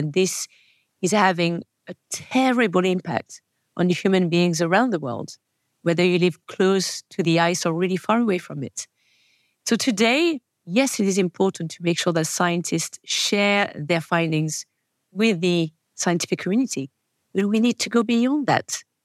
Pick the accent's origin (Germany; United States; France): France; French Alps; You know, I'm from the French Alps, so I guess I got a label of, okay, this girl can go anywhere, she'll survive.